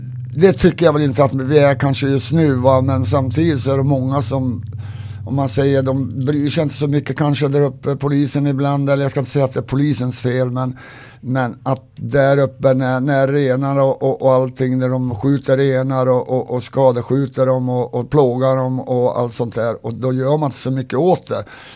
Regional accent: Kiruna, Norrbotten County, Sweden; born there; är väldigt stolt att jag är same, det är helt klart. Och jag är född uppe där och varit mycket nu. Jag är född i Kiruna

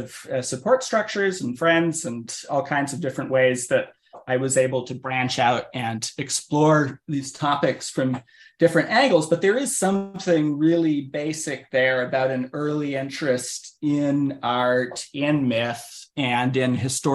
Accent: Maine, United States; So I grew up in Maine.

